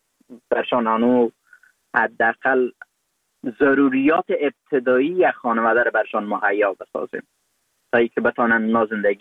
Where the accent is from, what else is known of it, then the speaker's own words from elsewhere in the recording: Afghanistan; افغانستان که حداقل من در مو فضا رشد کردم، بزرگ شدم، پنتون خواندم، ماستری گرفتم